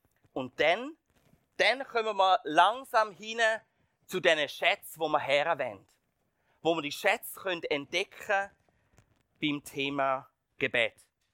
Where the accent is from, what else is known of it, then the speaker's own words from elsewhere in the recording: Switzerland; es ist ein gutes Gefühl, als Schweizer auszureisen, aber als Schweizer auch wieder retour zu kommen.